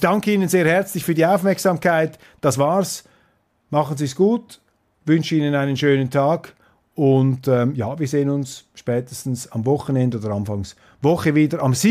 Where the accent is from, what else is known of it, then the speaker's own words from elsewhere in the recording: Switzerland; ich bin Schweizer